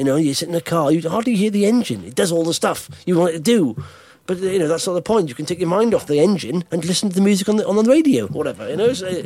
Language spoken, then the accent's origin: English; Blackwood, Wales, United Kingdom; no, not one in Blackwood, my hometown.